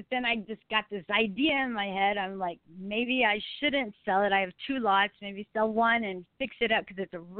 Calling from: Texas, United States

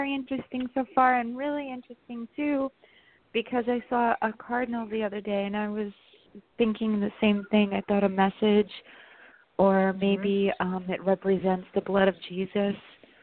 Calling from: New York, United States; I'm in New York.

